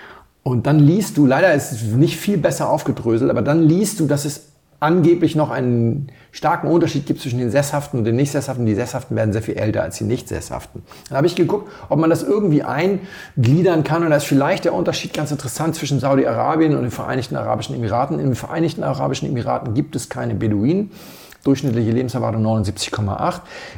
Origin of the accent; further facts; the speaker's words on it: Hamburg, Germany; Als Hamburger weiß man das, weil wir haben einen Tidenhub im Hamburger Hafen.